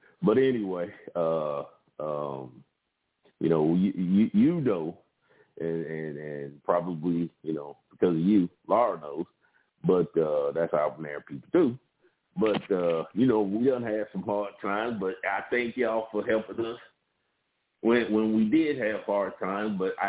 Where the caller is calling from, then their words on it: Georgia, United States; I'm calling from parts unknown in Georgia.